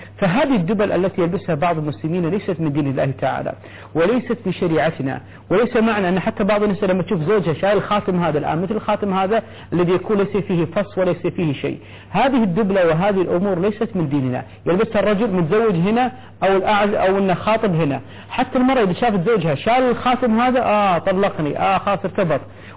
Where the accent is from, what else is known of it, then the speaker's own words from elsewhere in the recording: Kuwait; وحتى يمكن عندنا في الكويت